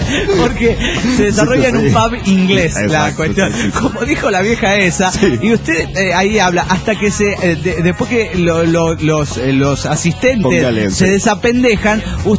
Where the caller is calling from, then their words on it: Santa Fe, Argentina; Hola, ¿cómo están, amigos? … de Santa Fe, Argentina.